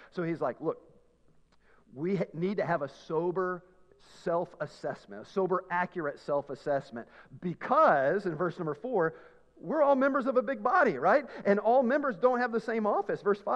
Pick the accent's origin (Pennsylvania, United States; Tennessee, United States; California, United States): Tennessee, United States; I don't know. I'm from Tennessee. They didn't teach us that stuff, all right?